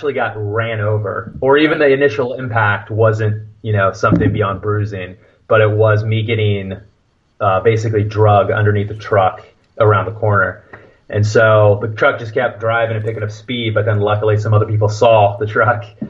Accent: Simi Valley, California, United States; also born or lived in Fresno; I was born around Fresno and moved down to Simi Valley when I was at the age of five.

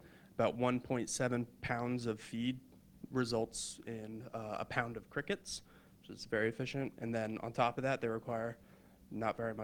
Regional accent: Vermont, United States; now in Ocala, United States; We were both born and raised in Vermont. I got my bachelor's of science from UVM, my master's up in Gainesville at UF.

